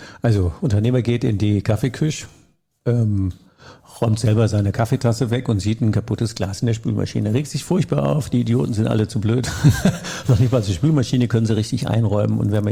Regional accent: Rhineland, Germany; also ich bin ja ursprünglich Rheinländer

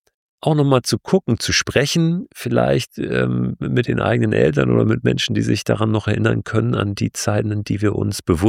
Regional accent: Berlin, Germany; Ich bin in Berlin groß geworden.

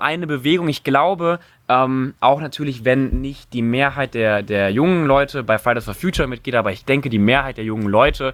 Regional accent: Cologne, North Rhine-Westphalia, Germany; ich komme ja aus Köln

